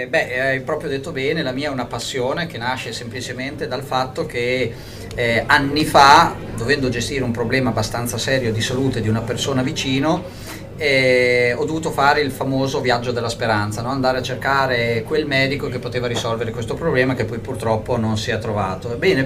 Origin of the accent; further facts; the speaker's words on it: Modena, Emilia-Romagna, Italy; io sono di Modena